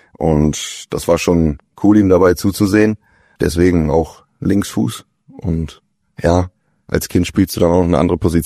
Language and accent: German; Hollenstedt, Lower Saxony, Germany; also born or lived in Hamburg; Ich komme ursprünglich aus Hollenstedt, da bin ich groß geworden. Ja. Bin in Hamburg geboren. Als ich zwei war, sind wir nach Hollenstedt aufs Dorf gezogen. Schön. Zwischen Bremen und Hamburg. Und da bin ich groß geworden